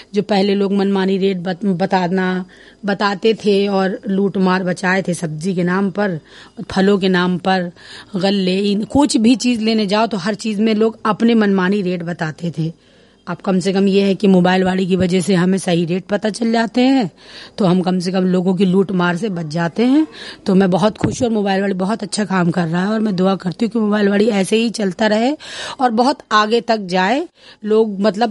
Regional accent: Bhitarkot, India; और मैं भीतरकोट की रहने वाली हूँ।

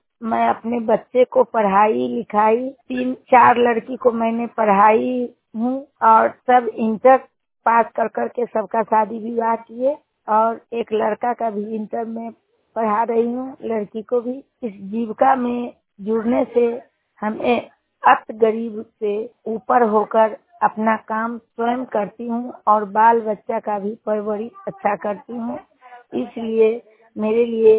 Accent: Singhaul, Bihar, India; मैं सिंघौल गांव के रहने वाली हूँ। मेरा प्रखंड सरमेरा है, मेरा जिला नालंदा है

